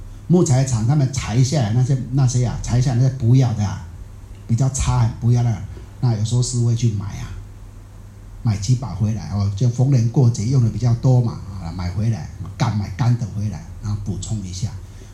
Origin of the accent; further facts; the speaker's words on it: Taiwan; 我们在台湾的时候乡下嘛，是小时候啊